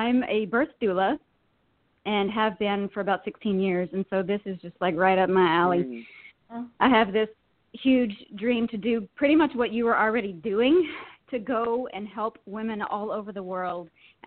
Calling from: Virginia, United States; from Virginia.

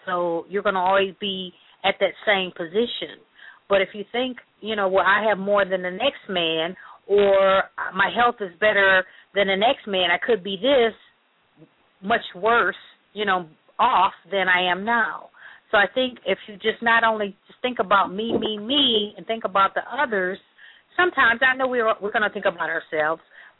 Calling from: Indiana, United States; I'm calling from Indiana.

